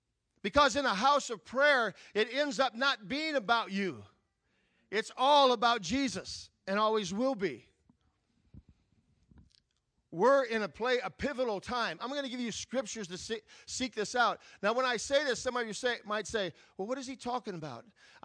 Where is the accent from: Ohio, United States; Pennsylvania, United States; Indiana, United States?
Indiana, United States; Gary; I grew up in Gary, Indiana. And when I grew up in Gary, Indiana, I saw a lot of changes happen in Gary, Indiana.